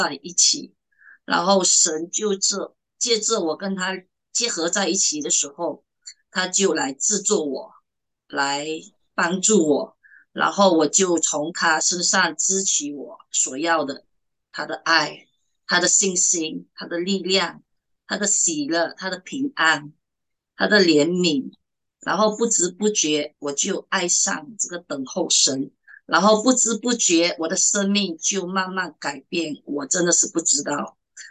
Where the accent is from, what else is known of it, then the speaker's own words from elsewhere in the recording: Malaysia; 我来自马来西亚，